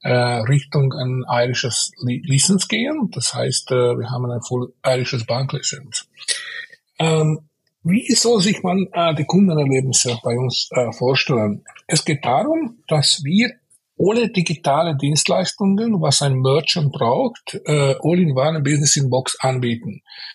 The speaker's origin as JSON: {"language": "German", "country": "Hungary", "also_born_or_lived": "United Kingdom", "second_language": "German", "moved": "as an adult", "lives_now": "Austria", "said": "Also, original komme ich aus Ungarn, ja, und seitdem ich meine 18 Lebensjahre wohl erfüllt habe, bin ich nach Österreich gewandert. Also seit 1995 bin ich da in Österreich mit einer kleinen Kurve nach London für 2 Jahre. Lebte auch in UK."}